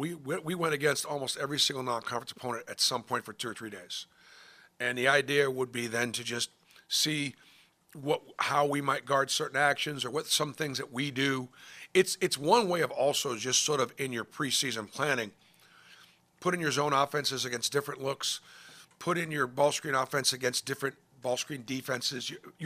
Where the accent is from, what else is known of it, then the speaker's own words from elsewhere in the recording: United States; As an American Jewish person that is in the public eye, I feel like it's my responsibility to try to speak the truth